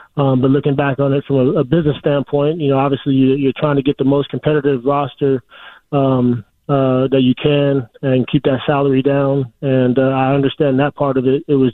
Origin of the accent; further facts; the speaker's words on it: Seattle, Washington, United States; Every time, even in my hometown of Seattle, you know, if I say my name